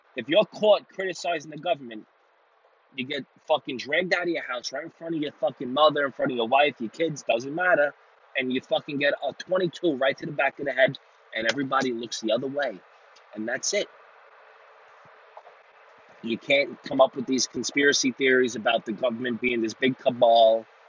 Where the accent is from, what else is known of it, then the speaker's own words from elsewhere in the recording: Staten Island, New York, United States; I'm from Staten Island.